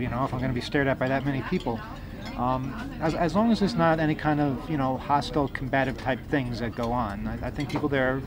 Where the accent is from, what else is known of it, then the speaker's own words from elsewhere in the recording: United States; I'm not allowed into North Korea at all because I'm an American. This is one of the downsides to being an American.